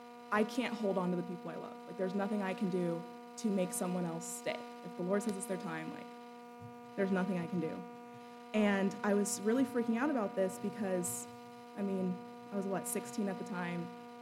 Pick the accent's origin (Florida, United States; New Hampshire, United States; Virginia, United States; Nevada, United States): Nevada, United States; Las Vegas; So as Dr. Pack said … I'm from Las Vegas.